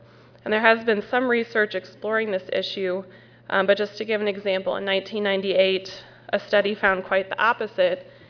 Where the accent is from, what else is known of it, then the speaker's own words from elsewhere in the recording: Iowa City, Iowa, United States; a nonprofit organization based in my hometown of Iowa City, Iowa.